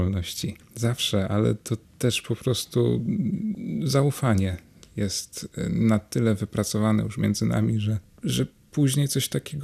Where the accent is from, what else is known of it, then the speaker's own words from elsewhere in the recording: Tychy, Silesian Voivodeship, Poland; now in Warsaw, Poland; Ja pochodzę z Tychów, ze Śląska. To jest miejscowość około 25-30 kilometrów oddalona od Katowic. W Tychach się urodziłem i tam też chodziłem do szkoły pierwszego stopnia imienia Feliksa Rybickiego.